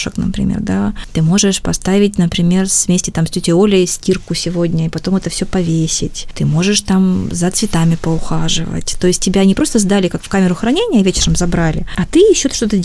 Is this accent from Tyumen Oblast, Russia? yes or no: no; Pospelikha, Altai Krai, Russia; Я родилась в Алтайском крае, село Поспелиха.